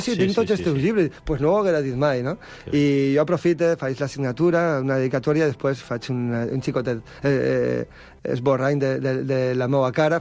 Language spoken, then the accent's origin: Catalan; Vila-real, Valencian Community, Spain; quan vam fer la festa de presentació de la novel·la al meu poble, a Vila-real